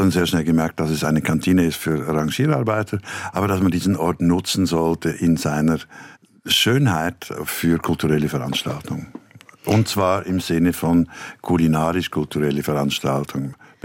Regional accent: Switzerland; Berge ganz wichtig für mich als Schweizer.

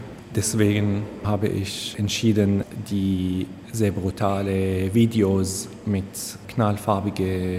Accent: Damascus, Damascus Governorate, Syria; German is a second language; moved away as an adult; now in Germany; Ich bin in Damaskus geboren und aufgewachsen. Dort habe ich Malerei studiert. 2011 bin ich wegen dem Studium nach Deutschland gekommen.

